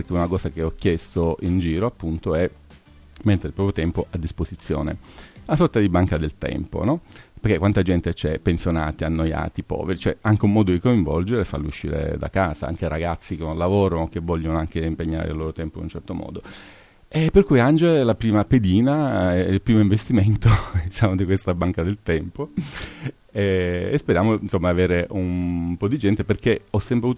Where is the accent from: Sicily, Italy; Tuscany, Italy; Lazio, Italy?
Sicily, Italy; Mazara del Vallo; now in Arta, Italy; Io sono siciliano, nato a Mazara del Vallo, però ho quasi 30 anni ormai che vivo in Friuli.